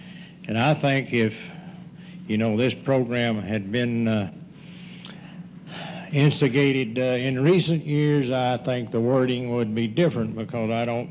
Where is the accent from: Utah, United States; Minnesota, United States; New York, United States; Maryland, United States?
Utah, United States; Moab; I come from Moab.